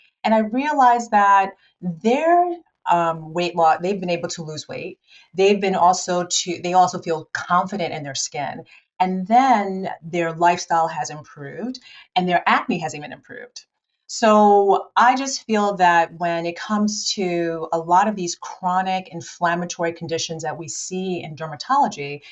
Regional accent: Ghana; I'm originally from Ghana. That's where I was born.

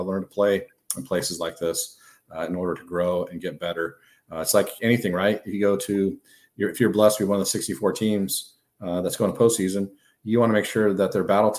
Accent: California, United States; You know, I'm from California

